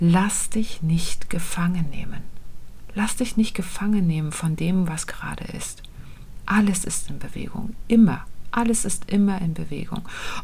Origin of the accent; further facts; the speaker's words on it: Kühlungsborn, Mecklenburg-Vorpommern, Germany; Ich bin nämlich im Urlaub in Kühlungsborn an der Ostsee. Da fahre ich einmal im Jahr hin, weil das eben meine Heimat ist.